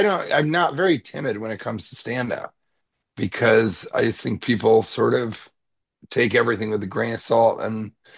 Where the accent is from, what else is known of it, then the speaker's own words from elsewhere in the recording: Denver, Colorado, United States; But because I'm from Denver, I can make fun of them in a way that, you know, other people can't.